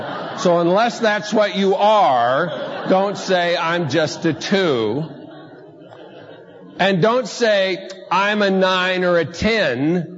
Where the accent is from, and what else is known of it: United States; born there